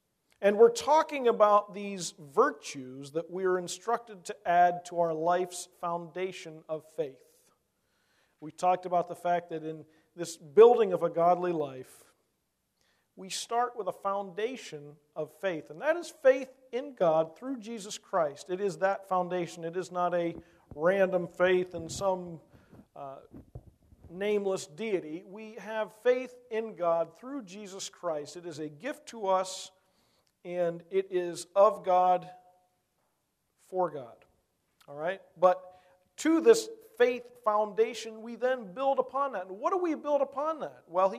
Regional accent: Philadelphia, Pennsylvania, United States; I grew up in Philly

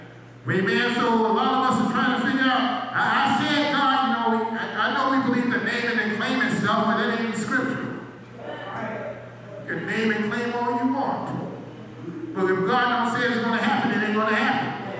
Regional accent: Georgia, United States; I'm from Georgia. Georgia is the peace state.

